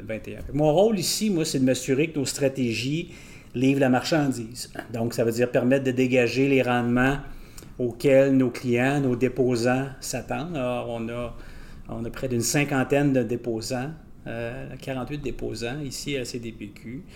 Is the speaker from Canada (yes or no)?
yes; Quebec City, Quebec, Canada; now in Montreal, Canada; Je suis parti de Québec, je suis venu vivre à Montréal.